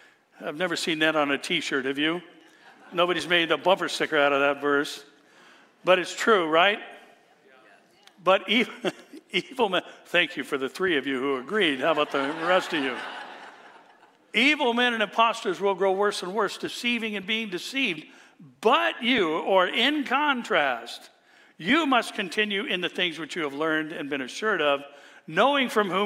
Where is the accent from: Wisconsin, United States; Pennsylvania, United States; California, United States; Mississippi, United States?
California, United States; Remember, I'm from California. And we know what delusional and deceitful people in places of power can do.